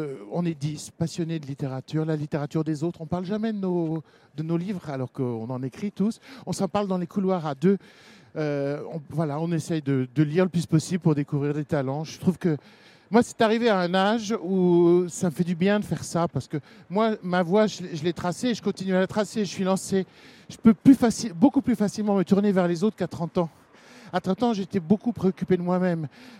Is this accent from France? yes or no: yes; France; Je suis français, né en France, et avec une partie de ma vie en France. Et puis, j'ai une autre partie de ma vie qui est en Belgique